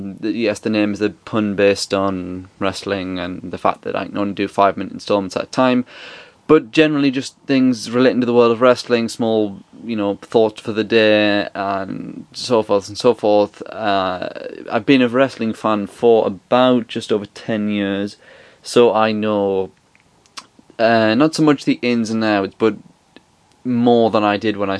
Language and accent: English; Durham, North East England, United Kingdom; I am from Durham in the northeast of England and currently go to Bangor University